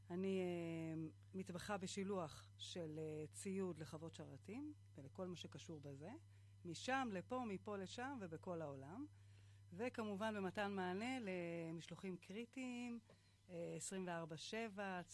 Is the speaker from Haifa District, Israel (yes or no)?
no; Kfar Szold, Northern District, Israel; אז אני מכפר סולד, זה יישוב ליד קריית שמונה, ואני את רוב פרנסתי משיגה במרכז